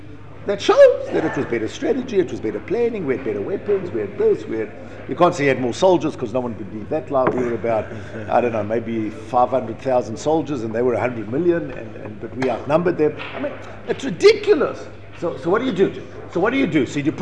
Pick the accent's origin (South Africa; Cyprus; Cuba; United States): South Africa; I was an 8-year-old little spoiled brat growing up in South Africa.